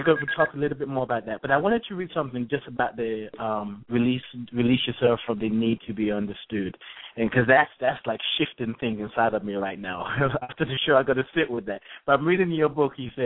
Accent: Nigeria; I'm from Nigeria, and religion is taking hold in Nigeria.

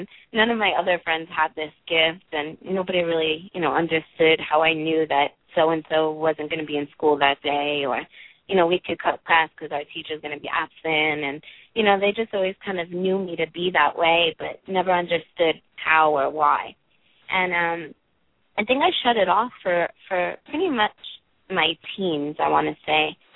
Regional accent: Brooklyn, New York, United States; I grew up in Brooklyn, hence the accent. But I grew up in Brooklyn

